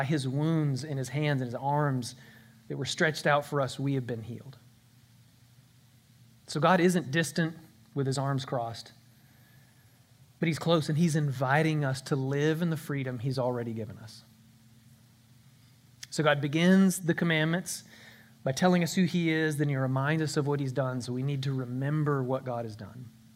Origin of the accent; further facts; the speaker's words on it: Mineola, United States; Now, I grew up in Mineola, but I think I can read and write and talk pretty good.